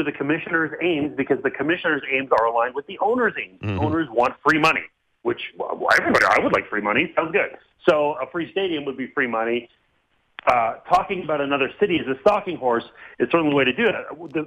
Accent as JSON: {"language": "English", "region": "Quebec", "country": "Canada", "tie": "born or raised there", "said": "I grew up in Quebec. I'm pretty proud of that."}